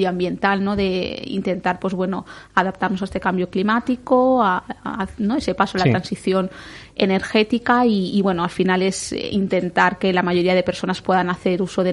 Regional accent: Alicante, Valencian Community, Spain; por mi acento sabéis que no soy de Murcia

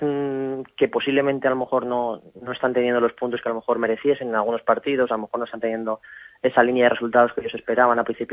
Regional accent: Madrid, Community of Madrid, Spain; gente que muchos somos de Madrid

